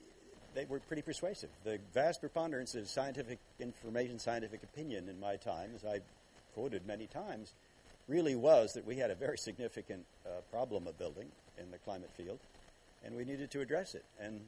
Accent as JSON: {"language": "English", "region": "Illinois", "country": "United States", "tie": "born or raised there", "said": "I grew up in Illinois. The state tree is banned now in Chicago's parks."}